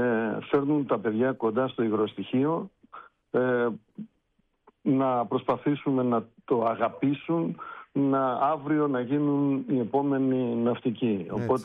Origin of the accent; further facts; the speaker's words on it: South Aegean, Greece; μια και είμαστε και πατριώτες από τα Δωδεκάνησα.